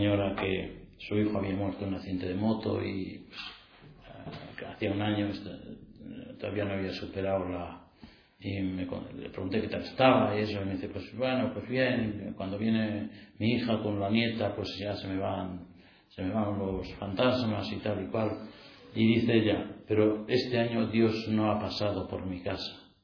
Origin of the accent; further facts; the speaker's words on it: Villava, Navarre, Spain; Esa noche yo dormí en casa de mi madre, yo soy de Villava, y dormí allá.